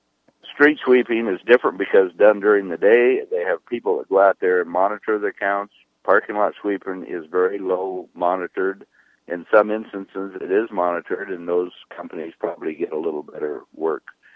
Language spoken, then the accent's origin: English; California, United States; Well, you know, we're from the Bay Area, and nobody knows better than the people that live in the Bay Area.